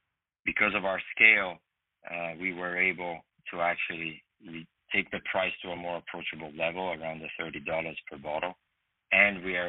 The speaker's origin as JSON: {"language": "English", "country": "Italy", "tie": "born or raised there", "said": "When I grew up in Italy"}